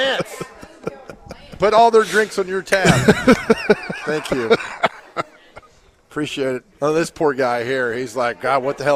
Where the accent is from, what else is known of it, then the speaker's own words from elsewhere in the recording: Nashville, Tennessee, United States; Growing up in Nashville, if you told me that the Philadelphia Flyers would be coming to my hometown to play hockey, I would have had you committed to a mental asylum.